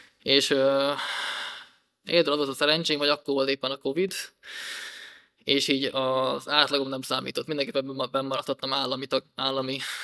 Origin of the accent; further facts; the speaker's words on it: Kecskemét, Bács-Kiskun, Hungary; born there; keskeméten születtem, egy hívő családban nőttem fel.